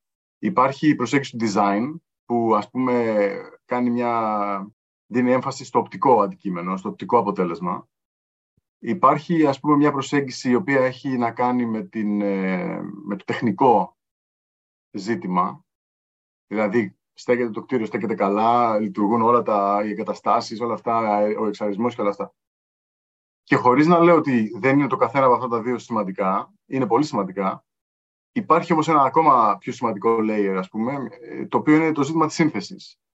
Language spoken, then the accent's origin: Greek; Kalamata, Peloponnese, Greece; also born or lived in Athens; Το 1996, στην Αθήνα πρώτη φορά, διότι κατάγομαι από την Καλαμάτα, από τη Μεσσηνία